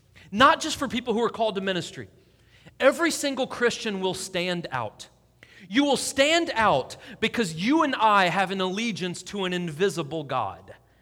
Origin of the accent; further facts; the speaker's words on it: St. Louis, Missouri, United States; my wife's from Boston and New York. I'm from St. Louis originally.